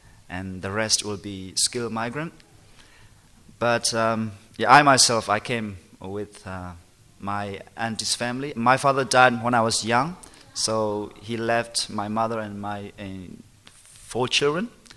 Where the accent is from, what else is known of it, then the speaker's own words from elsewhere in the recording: Chin State, Myanmar; first language Hakka Chin; English is a second language; moved away; I come from Burma. Now it's Myanmar. I belong to one of the ethnic group, the northwest side of Burma, the Chin ethnic group.